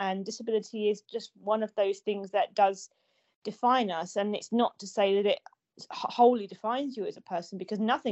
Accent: London, United Kingdom; because I'm from London

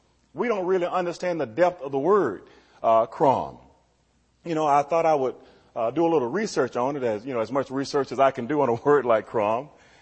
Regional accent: Southern United States, United States; I'm from the South, you see.

